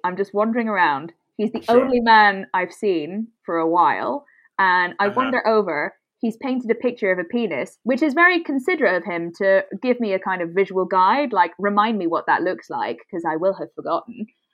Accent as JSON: {"language": "English", "country": "Belgium", "said": "I'm from Belgium."}